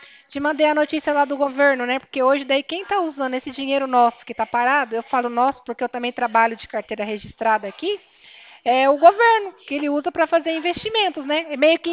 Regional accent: Cornélio Procópio, Paraná, Brazil; Isso, eu sou de Cornélio Procópio.

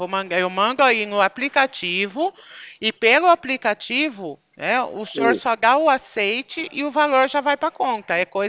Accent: São Carlos, São Paulo, Brazil; eu sou aqui de São Carlos, São Paulo.

